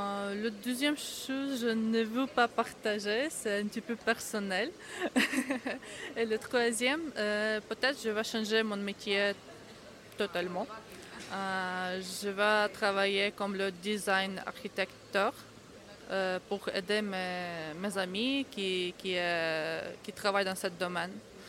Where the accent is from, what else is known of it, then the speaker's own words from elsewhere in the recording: Ukraine; French is a second language; Oui, j'ai 24 ans, je suis ukrainienne.